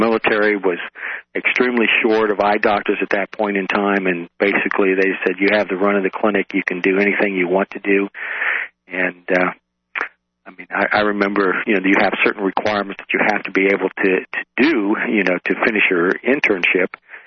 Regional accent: Oregon, United States; I'm originally from the West Coast, from Oregon.

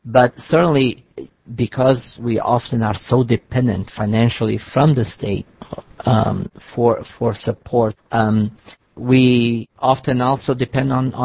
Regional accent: Portugal; school for the blind in Portugal for the first 5 years. Then I went to my regular school, local school in my hometown.

